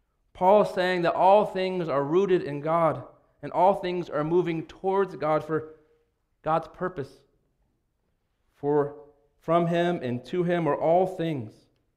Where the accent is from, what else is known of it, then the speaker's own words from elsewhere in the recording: Ohio, United States; When I was growing up in Ohio, we would sometimes go to Kentucky to a place called Red River Gorge.